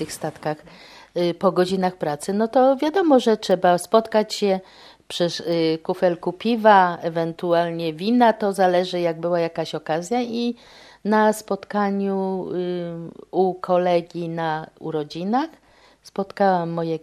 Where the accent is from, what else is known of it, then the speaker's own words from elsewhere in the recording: Gdańsk, Pomeranian Voivodeship, Poland; born there; now in Gdynia, Poland; Zawsze Gdynia była tym najlepszym miastem, chociaż urodziłam się w Gdańsku, nie mam nigdy takiego sentymentu jak do Gdyni.